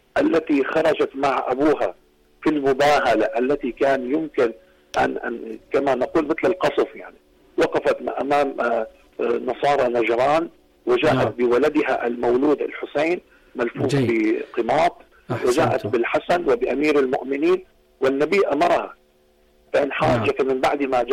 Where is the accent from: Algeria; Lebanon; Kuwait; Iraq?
Lebanon